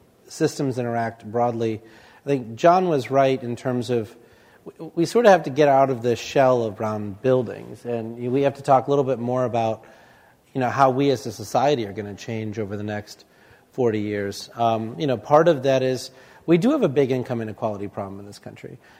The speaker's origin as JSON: {"language": "English", "region": "Illinois", "country": "United States", "tie": "born or raised there", "said": "I grew up outside of Chicago and, you know, the unemployment rate there is about 4.5%."}